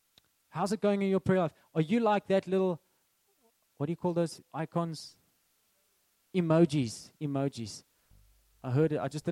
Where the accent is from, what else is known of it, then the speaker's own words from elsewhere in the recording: Bellville, Western Cape, South Africa; when I was about 13 years old, we moved from Belleville to Boston, which is not far, but we had to change schools. And I was in an Afrikaans school, and we went to an English school.